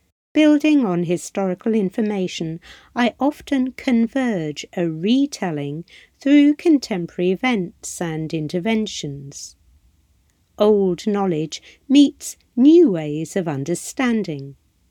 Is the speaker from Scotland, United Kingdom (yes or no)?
no; Manchester, North West England, United Kingdom; born there; I was born in Manchester, and this has always had a pull of home. I teach and Skillshare throughout Greater Manchester